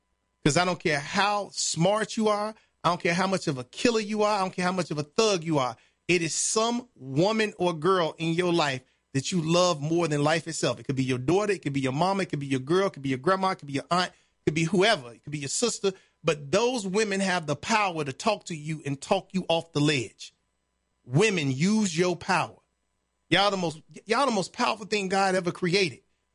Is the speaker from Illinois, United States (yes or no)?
yes; Chicago, Illinois, United States; the block I grew up on in Chicago, it was drugs being sold on every block except for ours.